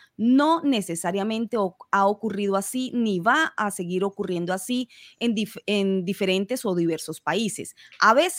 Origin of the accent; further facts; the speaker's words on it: Colombia; como colombiana y como conocedora a profundidad de lo que es el conflicto armado en mi país, en Colombia